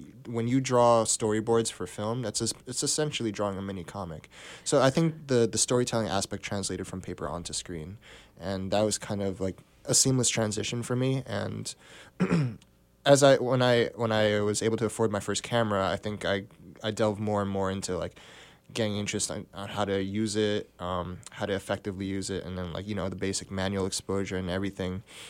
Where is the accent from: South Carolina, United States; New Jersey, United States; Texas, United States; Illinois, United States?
New Jersey, United States; I'm actually not from this area. I'm from Bergen County in North Jersey